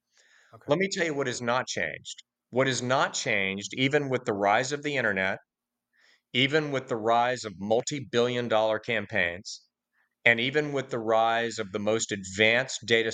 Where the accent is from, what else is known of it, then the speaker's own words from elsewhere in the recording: Georgia, United States; Our voter file, our pre-qualified evangelical voter file in my home state of Georgia was 80,000 households.